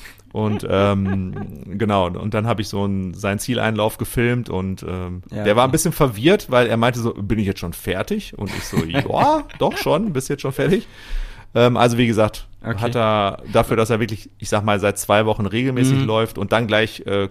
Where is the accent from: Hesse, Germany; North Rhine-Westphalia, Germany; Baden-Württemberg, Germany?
North Rhine-Westphalia, Germany; Isselhorst; weil ich komme ja aus Iselhorst.